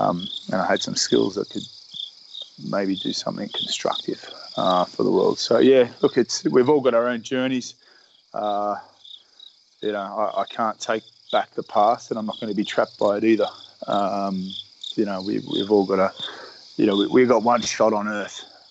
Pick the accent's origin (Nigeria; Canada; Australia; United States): Australia; and I am an Australian sailor. So I am trying my hardest here to be on my best behavior.